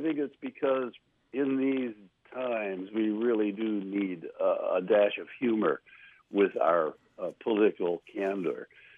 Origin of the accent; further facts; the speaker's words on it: Dorsey, Maryland, United States; semi-autobiographical story of me growing up in Dorsey, Maryland, and the surprise that came on Christmas Day.